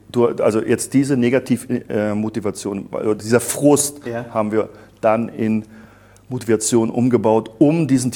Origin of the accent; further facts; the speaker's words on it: East Germany, Germany; ich komme aus dem Osten